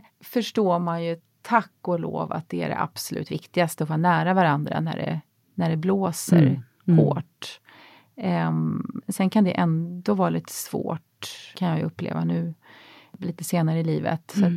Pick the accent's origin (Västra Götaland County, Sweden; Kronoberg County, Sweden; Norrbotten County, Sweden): Kronoberg County, Sweden; Växjö; Jag ville bort från den här lilla stan Växjö där jag växte upp, där ingenting hände.